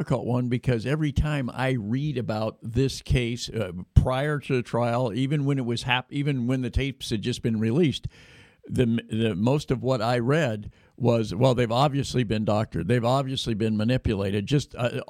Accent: Sacramento, California, United States; David grew up in my hometown right here in the Diocese of Sacramento

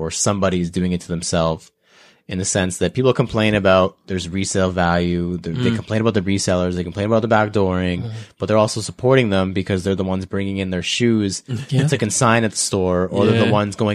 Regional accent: Canada; as a Canadian sneakerhead who's been doing it for 10 years now

